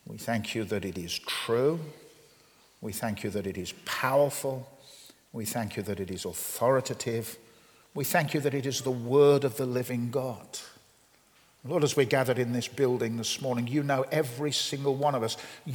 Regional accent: England, United Kingdom; I'm a visitor to here to Northern Ireland. Worst of all, I'm an Englishman.

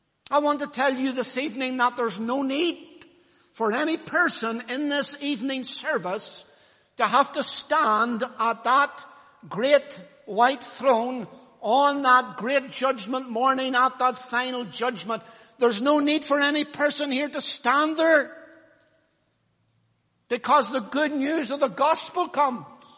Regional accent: Lisburn, Northern Ireland, United Kingdom; because he knew I was from Lisburn

